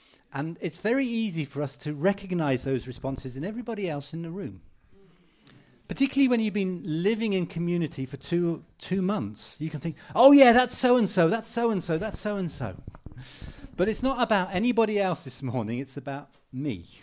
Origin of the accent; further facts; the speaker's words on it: United Kingdom; But we're British.